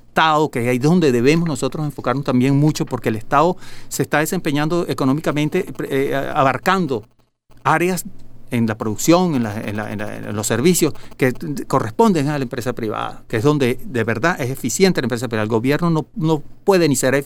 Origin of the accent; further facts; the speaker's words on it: Venezuela; nosotros como venezolanos, en esta situación que está viviendo el país